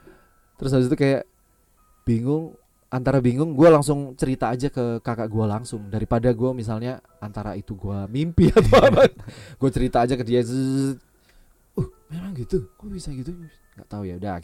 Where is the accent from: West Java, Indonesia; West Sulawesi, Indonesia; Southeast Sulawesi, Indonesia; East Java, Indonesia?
East Java, Indonesia; Surabaya; Iya, di Surabaya emang. Gue memang asli Surabaya gitu.